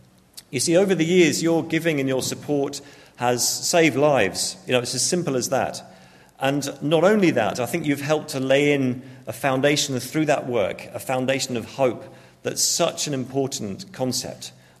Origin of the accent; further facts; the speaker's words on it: Bournemouth, South West England, United Kingdom; So I'm from Bournemouth in England, right on the south coast, where I live with my wife and our three kids.